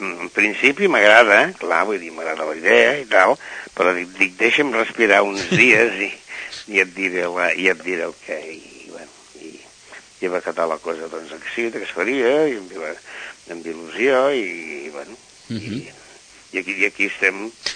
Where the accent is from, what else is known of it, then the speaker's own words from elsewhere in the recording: Sitges, Catalonia, Spain; es tracta del meu poble, i llavors doncs tens molt més interès que si et fessin fer el pregó d'un altre lloc, que ja n'hi he fet algun, no? A fora de Sitges, no?